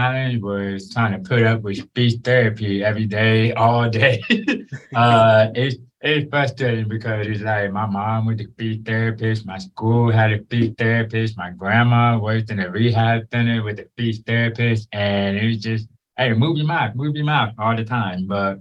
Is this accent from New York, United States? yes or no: no; Texas, United States; also born or lived in Georgia, United States; So I grew up more in Texas after being born in Georgia.